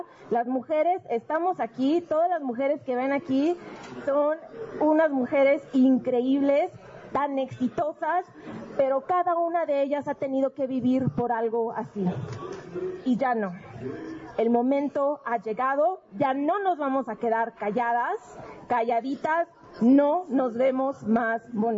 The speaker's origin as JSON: {"language": "Spanish", "country": "Mexico", "tie": "born there", "said": "que de niña ni siquiera nací en México, que siempre fui americana"}